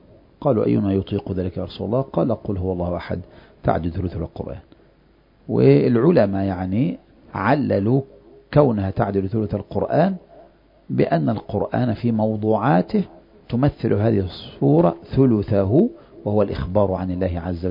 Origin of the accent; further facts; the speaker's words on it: Egypt; نحن مصريين طبعا، نحن مصريون ما نترك شيئا